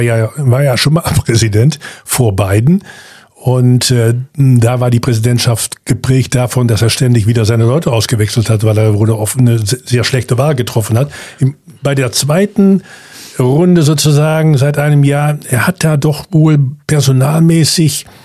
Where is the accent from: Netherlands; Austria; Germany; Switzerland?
Netherlands; German is a second language; als Niederländer